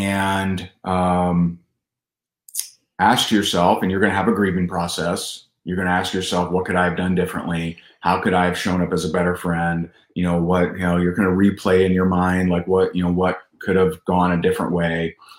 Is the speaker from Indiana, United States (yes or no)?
yes; Indiana, United States; my home state of Indiana, the suicide hotline went from 5,000 calls a month